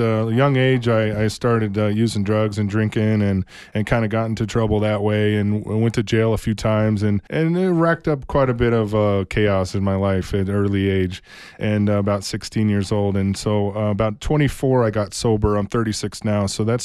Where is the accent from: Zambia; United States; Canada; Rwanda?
United States; Tucson, Arizona; I was born and raised here in the city of Tucson. I was born at Tucson Medical Center.